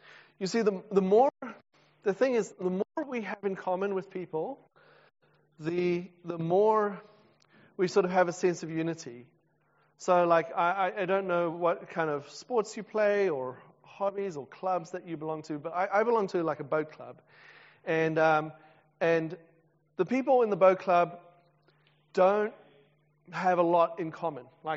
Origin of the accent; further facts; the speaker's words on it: South Africa; I'm also a South African